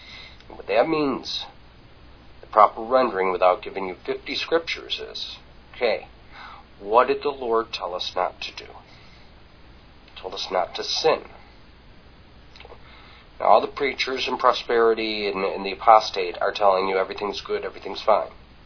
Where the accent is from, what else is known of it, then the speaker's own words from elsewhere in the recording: United States; As a American, I recognize any country